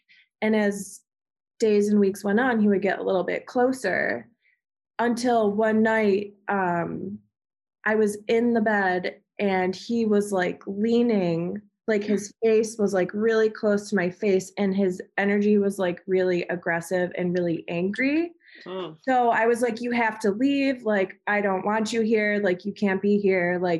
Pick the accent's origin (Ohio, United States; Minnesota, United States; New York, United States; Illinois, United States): New York, United States; Amherst; So I grew up in Amherst, New York, which is like Western New York, a total opposite side of the state from New York City.